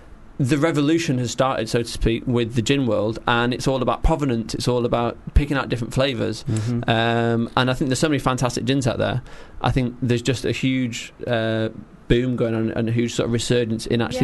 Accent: Manchester, North West England, United Kingdom; I'm from Manchester, and we've never seen a summer like it.

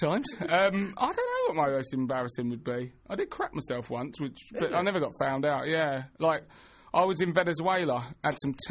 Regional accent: East of England, United Kingdom; I grew up in Essex, like, there weren't many black people around.

